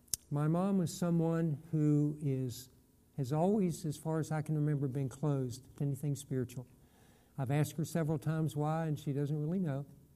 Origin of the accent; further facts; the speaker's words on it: Charleston, West Virginia, United States; I grew up in Charleston, West Virginia, so I told her I'd come down